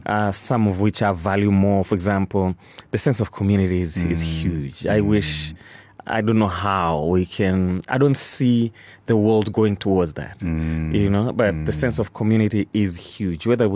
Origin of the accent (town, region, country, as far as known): Tanzania; born or raised there; also born or lived in Canada